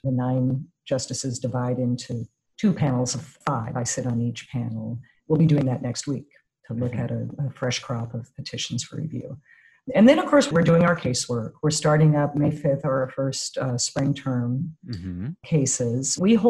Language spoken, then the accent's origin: English; Spokane, Washington, United States; I mean, I come from Spokane, and the West Valley School District and the juvenile court in Spokane put together the first student-run community-based truancy board years ago